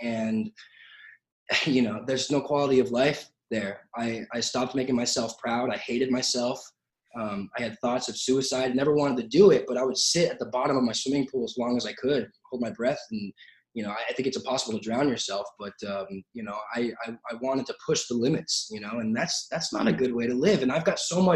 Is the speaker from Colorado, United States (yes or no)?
no; Santa Clarita, California, United States; I grew up in Santa Clarita, which is a small, small town. Everyone skateboarded there and I wanted to be a skater.